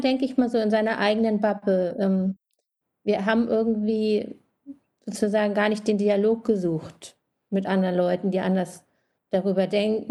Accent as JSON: {"language": "German", "town": "Wolfenbüttel", "region": "Lower Saxony", "country": "Germany", "tie": "born there", "said": "Ich bin in Wolfenbüttel geboren, das ist eine kleine Stadt in der Nähe von Braunschweig, und Braunschweig ist in der Nähe von Hannover. Und sozusagen ganz typisches deutsches Kleinstadtleben"}